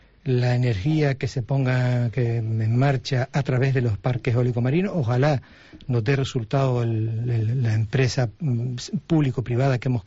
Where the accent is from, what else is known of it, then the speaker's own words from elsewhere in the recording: Agüimes, Canary Islands, Spain; Yo soy de Agüime, vivo en Agüime